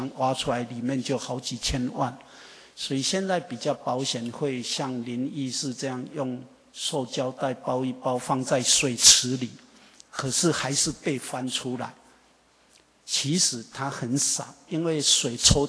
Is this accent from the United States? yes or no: no; Taiwan; accent: Taiwanese